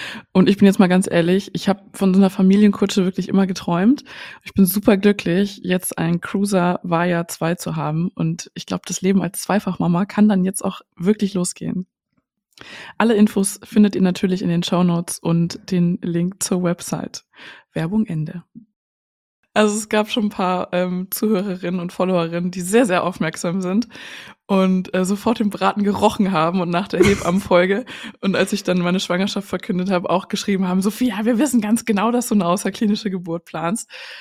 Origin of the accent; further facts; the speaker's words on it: Berlin, Germany; born there; als gebürtige Berlinerin